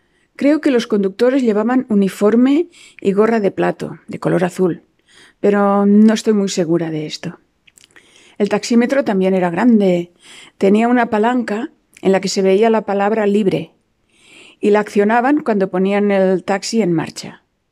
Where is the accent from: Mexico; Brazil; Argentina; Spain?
Spain; Barcelona, Catalonia; tengo 72 años y soy de Barcelona. Cuando era pequeña habían en Barcelona tranvías, trolebuses, autobuses de un piso y de dos y el metro.